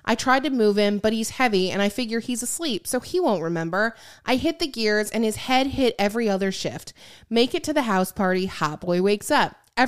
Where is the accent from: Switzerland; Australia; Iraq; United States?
United States; Michigan; like I grew up in Michigan. Mm-hmm. We lived very close to Grand Haven, which is where the Coast Guard is.